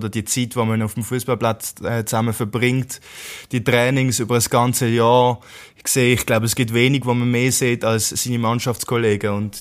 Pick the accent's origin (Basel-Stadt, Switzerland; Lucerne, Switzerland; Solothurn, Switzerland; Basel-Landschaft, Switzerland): Basel-Stadt, Switzerland; Basel; ich bin auch Basler